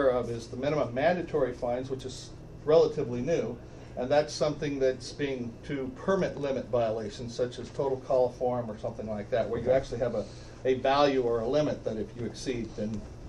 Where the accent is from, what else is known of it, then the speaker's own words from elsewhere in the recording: Idaho, United States; See, now I'm from Idaho.